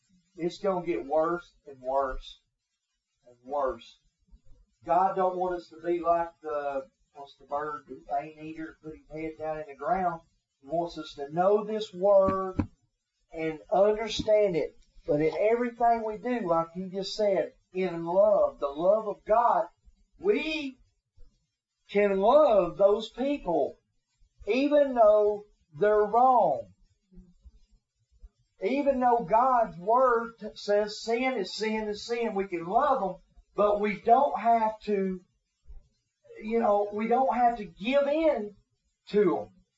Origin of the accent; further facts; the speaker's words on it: the South, United States; It was about heritage and who I was from the South.